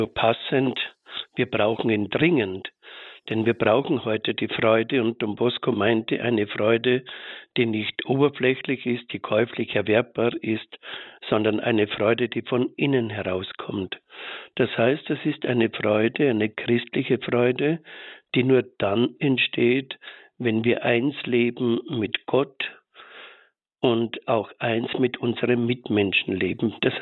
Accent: Austria; born there; Ich bin ja aus Österreich gebürtig und war die ersten 4 Gymnasialklassen in Linz an der Donau, wo es mir nicht besonders gut gefallen hat. Und dann habe ich das Gymnasium gewechselt nach Unterwaltersdorf bei Wien.

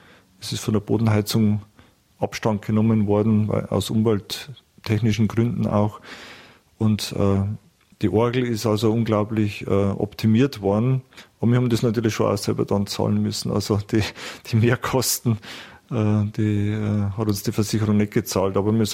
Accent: Pförring, Bavaria, Germany; born there; ich bin geboren in der Nähe von Altmannstein, ist nicht einmal so weit weg, in Pföhring. Bin dann aufs Gymnasium nach Regensburg gekommen

